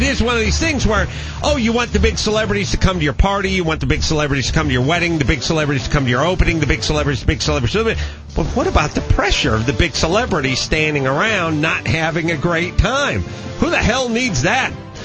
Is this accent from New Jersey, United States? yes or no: no; North Hollywood, California, United States; my hometown of North Hollywood. And don't get me started complaining about North Hollywood